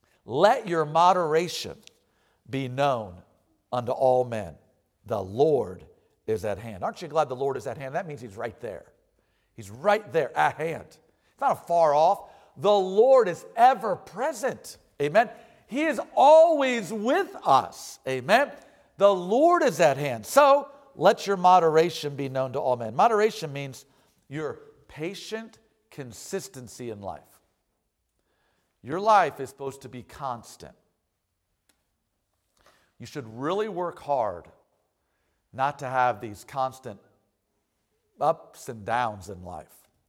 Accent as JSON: {"language": "English", "town": "Akron", "region": "Ohio", "country": "United States", "tie": "born or raised there", "said": "But I was raised in Akron, Ohio. Akron, Ohio it's right outside of Cleveland."}